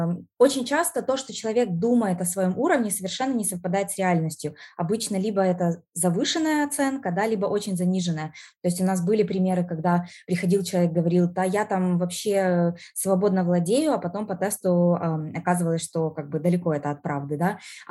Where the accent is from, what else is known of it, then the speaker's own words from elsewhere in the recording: Ukraine; also born or lived in United States; И когда мы вернулись обратно в Украину